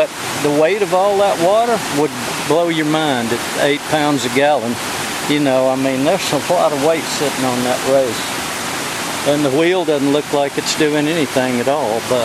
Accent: Atlanta, Georgia, United States; I grew up in Atlanta, and I used to come up here when I was 18 to get away from the city.

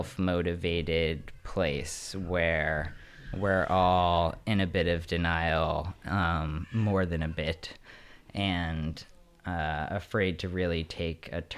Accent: New York City, New York, United States; And growing up in New York City, she would take me to museums a lot.

